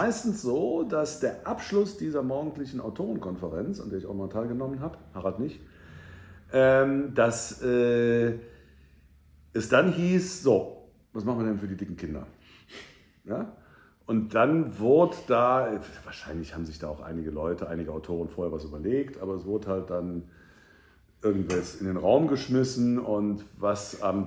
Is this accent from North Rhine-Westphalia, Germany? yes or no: yes; Cologne, North Rhine-Westphalia, Germany; born there; Ich, bekannterweise gebürtiger Kölner, FC-Fan